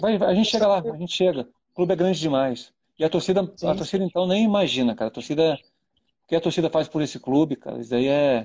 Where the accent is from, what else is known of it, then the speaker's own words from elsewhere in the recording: Rio de Janeiro, Brazil; eu falo de São Januário porque foi onde eu cresci, né, cara? Aqueles áreas ali eu conheço muito bem.